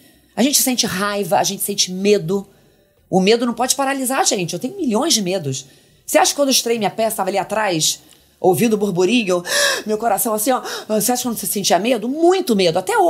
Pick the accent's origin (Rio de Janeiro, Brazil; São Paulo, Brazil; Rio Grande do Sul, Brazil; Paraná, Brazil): Rio de Janeiro, Brazil; Macaé; born there; Eu nasci na cidade de Praia, em Macaé